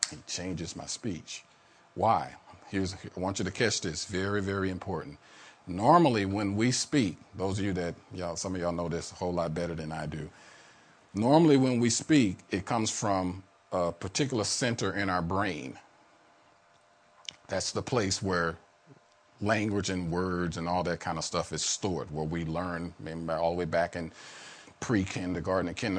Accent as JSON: {"language": "English", "region": "Midwest", "country": "United States", "said": "I'm from the Midwest, so I know the sound of a mighty rushing wind when a tornado is on the way."}